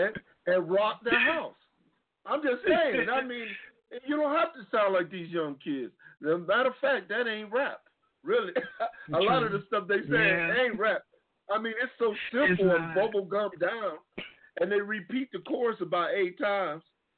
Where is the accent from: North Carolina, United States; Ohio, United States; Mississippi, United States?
Ohio, United States; also born or lived in Atlanta; now in Grand Prairie, United States; Well, homie, I'm from Ohio too. And I lived in Atlanta 17 years too.